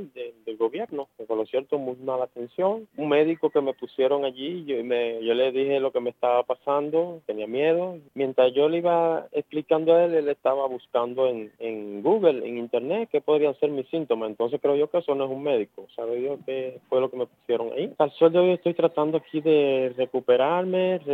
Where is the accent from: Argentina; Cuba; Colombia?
Cuba; now in Trinidad and Tobago; Yo nunca salí de mi país, de Cuba, a Trinidad Tobago por problemas económicos. A mí la economía no me interesa. Yo bastante regular vivía en mi país, en Cuba, y vivía mejor que como estoy ahorita. Yo tengo 30 años.